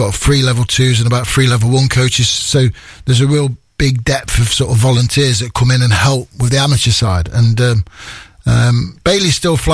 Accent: Newark, East Midlands, United Kingdom; we've always said we're from Newark. We've never said we're from Nottingham. You know, we've been proud to be from the town.

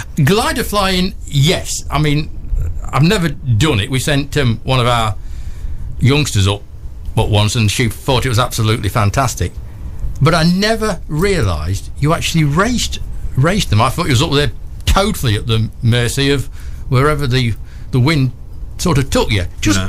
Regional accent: Newark, East Midlands, United Kingdom; I'm from Newark, I am.

